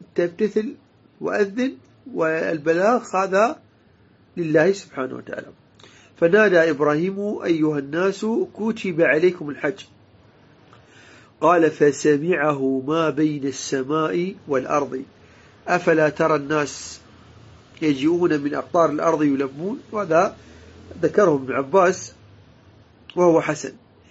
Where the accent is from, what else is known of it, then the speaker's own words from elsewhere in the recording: Iraq; إحنا عندنا بالعراق